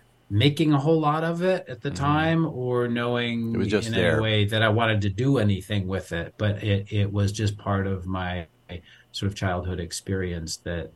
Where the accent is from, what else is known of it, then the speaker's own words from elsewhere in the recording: Boston, Massachusetts, United States; Well, I grew up right smack in the middle of a pretty urban area in Boston, went to the Bosto